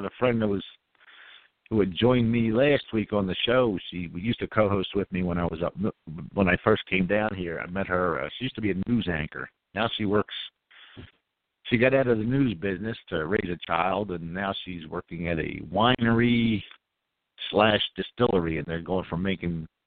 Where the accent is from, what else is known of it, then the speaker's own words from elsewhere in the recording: Philadelphia, Pennsylvania, United States; I come from the Philly area. Our pizza's pretty good, too.